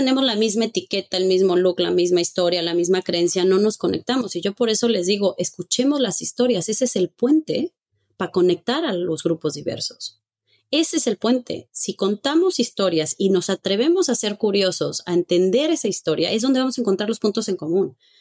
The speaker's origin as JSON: {"language": "Spanish", "country": "Mexico", "tie": "born or raised there", "said": "nosotros crecimos mucho en México con Irán, Irak, guerra, miedo"}